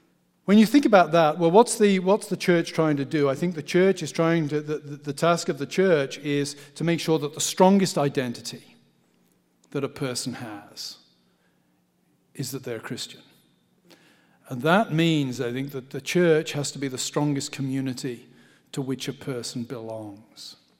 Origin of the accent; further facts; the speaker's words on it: England, United Kingdom; I'm an Englishman. I'm a patriotic Englishman.